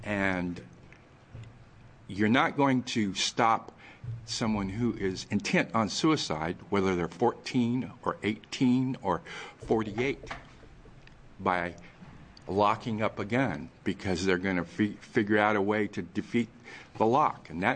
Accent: Pendleton, United States; I'm a resident of this city, although I was born and raised in Pendleton.

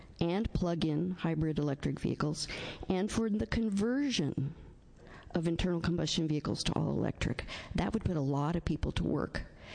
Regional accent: Forest Grove, Oregon, United States; I'm from Forest Grove.

